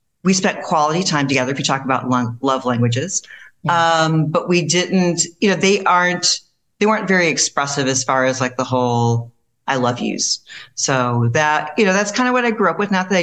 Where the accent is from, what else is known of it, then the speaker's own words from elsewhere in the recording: St. Louis, Missouri, United States; Okay. So basically I grew up in St. Louis. I have an older brother.